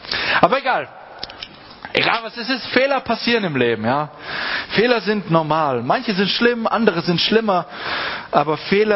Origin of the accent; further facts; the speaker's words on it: Baden-Württemberg, Germany; Ich bin aus dem Schwarzwald eben.